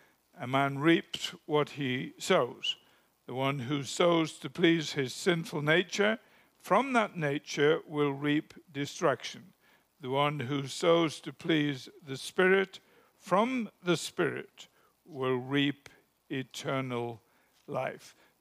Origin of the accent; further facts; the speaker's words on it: England, United Kingdom; And I personally have a particular affinity to old English because I'm English and I'm old.